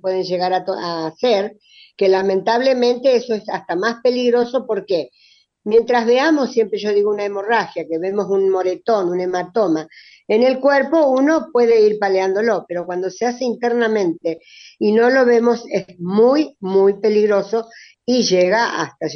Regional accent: Capilla del Monte, Córdoba, Argentina; yo soy de Capilla del Monte, pero en este momento estoy en Mendoza.

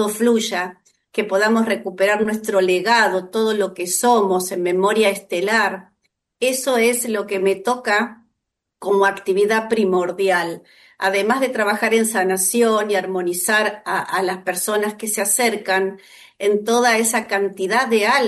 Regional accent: Argentina; ¿Qué hago aquí en Argentina? ¿Por qué nací esta vez en Argentina? Y yo decía, estoy acá como anclada, que no puedo salir de mi país.

